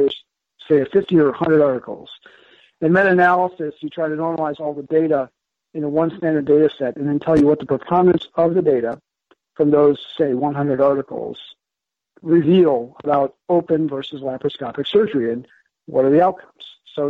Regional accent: Madison, Wisconsin, United States; and I'm a pediatric surgeon, and I'm from Madison, Wisconsin.

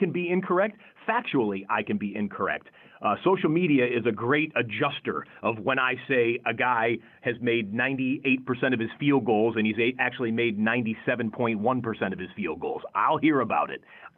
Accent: Michigan, United States; moved away; I grew up in Michigan, grew up in the suburbs of Detroit. Family was season ticket holders to the Detroit Lions for many years.

